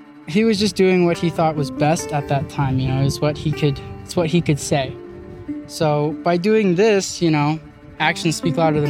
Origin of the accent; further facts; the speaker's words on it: Yerington, Nevada, United States; I'm Paiute from Yerington.